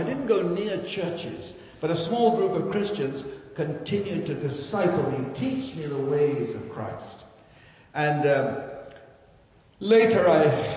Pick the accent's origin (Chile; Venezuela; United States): Chile; I came from Chile. I was born in Chile.